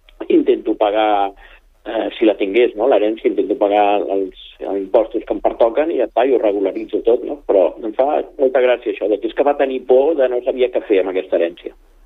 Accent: Catalonia, Spain; jo crec que em sobta una mica com a ciutadans catalans tota aquesta història

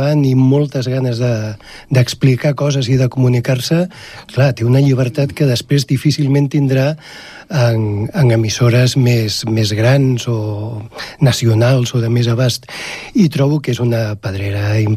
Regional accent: Barcelona, Catalonia, Spain; now in Terrassa, Spain; jo sóc de Gràcia, de Barcelona, tot i que ja fa més de 20 anys que visc a Terrassa

